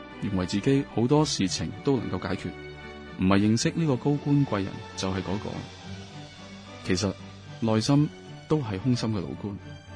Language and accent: Chinese; Hong Kong; 我们从小个开始就在殖民地的社会长大，可以说在中西文化交流。在香港，我们都很重视合约的精神